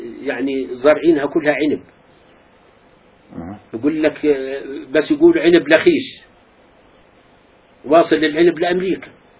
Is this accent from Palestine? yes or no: yes; Al-Qubayba, Palestine; moved away; قلت له I am from Kubeba but the Jews give its old name لخيش، أنا من الكبيبة بس اليهود أعطوها اسمها القديم لخيش